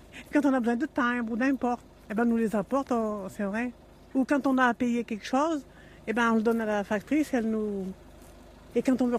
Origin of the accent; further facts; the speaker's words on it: Saint-Rambert, Auvergne-Rhône-Alpes, France; Moi, je suis de la Loire. Je suis du côté de Saint-Rambert. Et moi, vous voyez, je me suis mariée et j'ai resté en Auvergne. On avait habité Saint-Bonnet